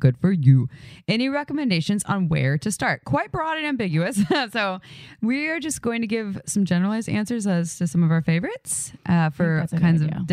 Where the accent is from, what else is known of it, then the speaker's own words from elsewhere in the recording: Santa Cruz, California, United States; I mean, I grew up in Santa Cruz. There's no snow.